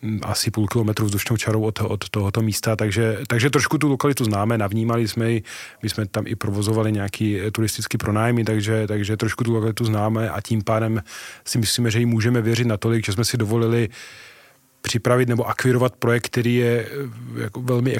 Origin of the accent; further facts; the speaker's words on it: Slovakia; now in Czech Republic; my jsme původem ze Slovenska, táta po odchodu ze Slovenska přemýšlel, co bude dělat